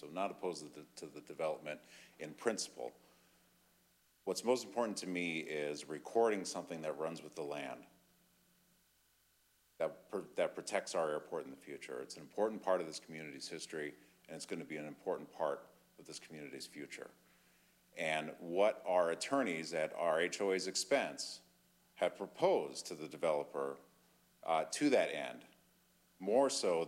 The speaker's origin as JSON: {"language": "English", "region": "Alaska", "country": "United States", "said": "I'm an attorney from Alaska. I own a law firm there."}